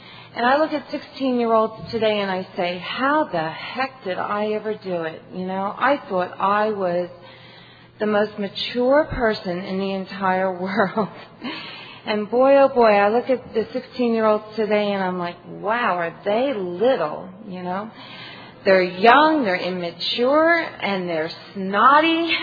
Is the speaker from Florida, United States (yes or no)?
no; Newark, New Jersey, United States; And I'm not from New York, but I grew up very close to New York. I grew up in Newark, New Jersey.